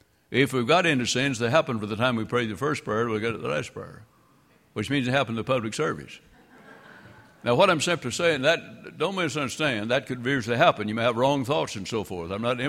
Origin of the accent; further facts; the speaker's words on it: Kentucky, United States; Well, I grew up in Graves County, Kentucky.